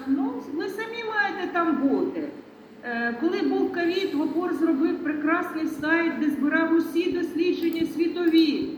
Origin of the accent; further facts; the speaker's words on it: Russia; first language ru; Ukrainian is a second language; Я росіянка і спочатку колись була російськомовна